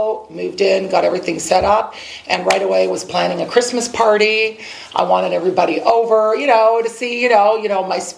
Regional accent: Canada; Born in Canada, but I was raised in Canada.

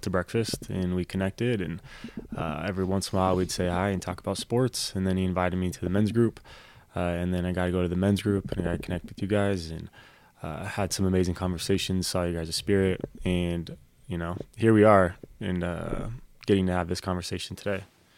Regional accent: Colorado Springs, Colorado, United States; I grew up in Colorado Springs, and then I've been going to Thorn Creek now for like two solid years.

